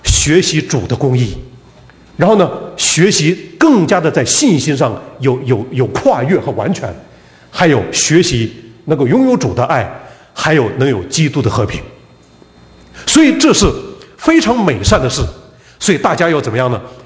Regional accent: Northeast China, China; 我每次回到我自己东北的家里面

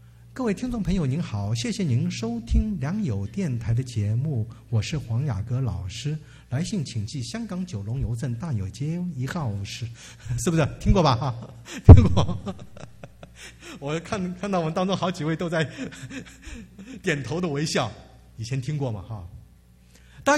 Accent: Taiwan; moved away as an adult; 当年我们从台湾出来的话都要服兵役的

